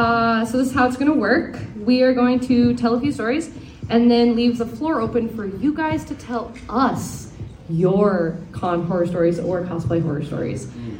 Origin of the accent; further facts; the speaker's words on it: Canada; we do have some Canadian candy for you, some rockets that will confuse the Americans, because we're Canadian.